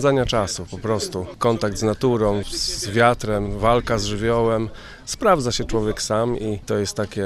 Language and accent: Polish; Koronowo, Kuyavian-Pomeranian Voivodeship, Poland; Tu jesteśmy w domu, u siebie, w Koronowie, w klubie Wind. Ja tutaj się wychowałem od małego